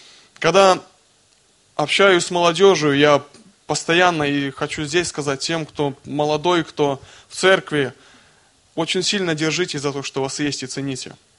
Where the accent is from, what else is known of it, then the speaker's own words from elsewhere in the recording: Baronki, Mogilev Region, Belarus; я из Могилевской области, Костюковичский район, деревня Бароньки.